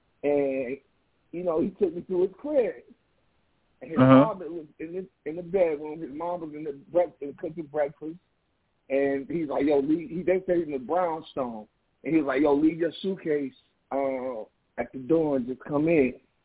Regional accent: Cleveland, Ohio, United States; man, I'm from Cleveland. I want to come to New York. I sing.

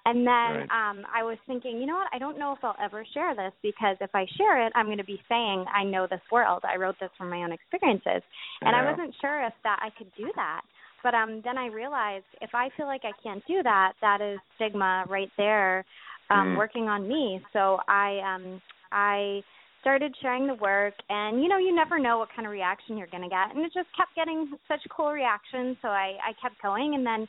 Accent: Maine, United States; Well, I'm from New England as well. I'm from Maine. So I'm the same way.

